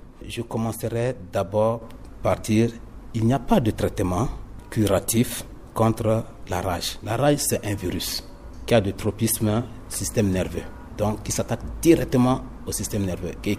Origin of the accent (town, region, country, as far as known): Central African Republic